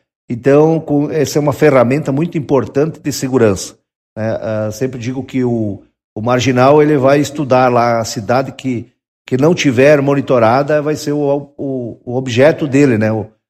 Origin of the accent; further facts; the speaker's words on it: Rio Grande do Sul, Brazil; Esse é o nosso carnaval, nós somos gaúcho, esse é o nosso principal festa